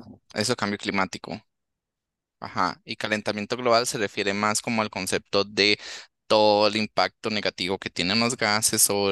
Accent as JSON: {"language": "Spanish", "country": "Costa Rica", "said": "ahorita nosotros somos de Costa Rica, ya lo he mencionado"}